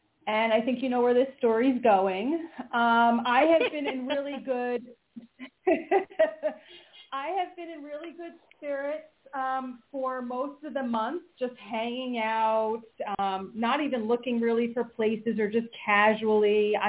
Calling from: Pennsylvania, United States; Pennsylvania.

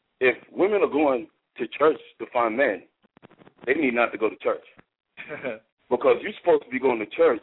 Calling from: Dallas, Texas, United States; I'm over here in Dallas, Fort Worth by the airport.

